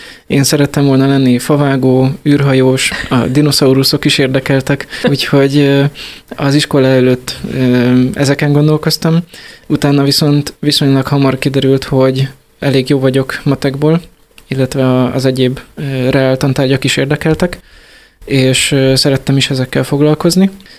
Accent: Bácsalmás, Bács-Kiskun, Hungary; now in Budapest, Hungary; Én Bácsalmásról jöttem.

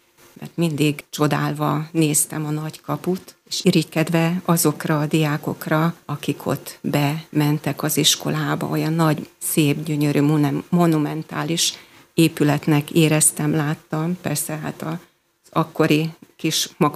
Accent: Abaújszántó, Borsod-Abaúj-Zemplén, Hungary; also born or lived in Putnok / Jánoshalma; Én Putnokon születtem, egy borsodi kis faluba. Ebből a faluból mi Abaújszántóra költöztünk szüleimmel, édesapám ott tanított, és húgom ott is született.

